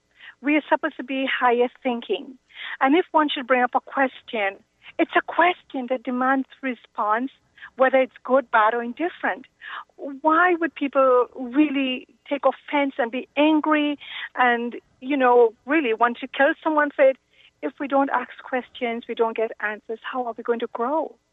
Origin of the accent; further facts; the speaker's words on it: India; now in Boston, United States; I'm Indian.